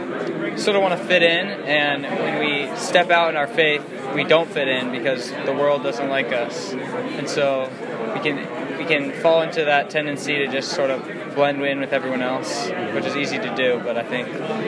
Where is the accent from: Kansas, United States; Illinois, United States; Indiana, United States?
Indiana, United States; Indianapolis; I'm from Indianapolis.